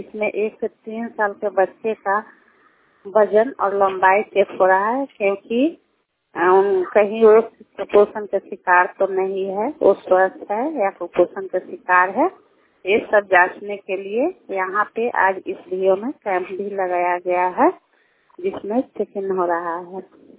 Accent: Ghataro, Bihar, India; और मैं घटारो पंचायत की रहने वाली हूँ।

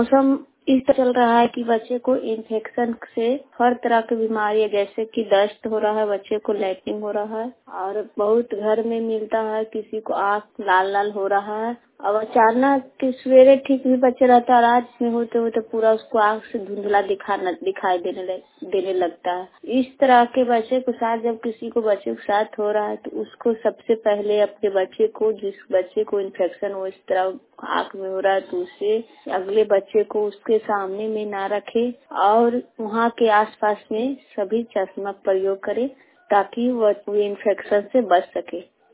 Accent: Hisua, Bihar, India; कतियर पंचायत नवादा जिला नवादा हिसिया प्रखंड के रहने वाली हूँ।

